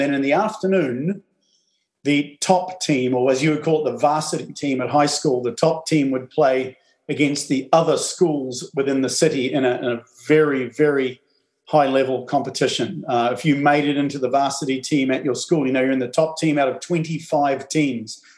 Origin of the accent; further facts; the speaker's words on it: New Zealand; growing up in New Zealand didn't have any professional sports.